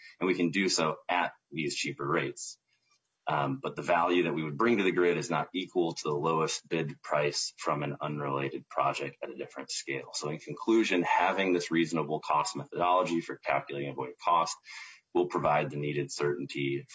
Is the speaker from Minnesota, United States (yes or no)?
yes; Plymouth, Minnesota, United States; also born or lived in California; I grew up in Plymouth, Minnesota, graduated from the University of Minnesota, and spent about 9 years developing solar projects out in California before relocating back home in 2014.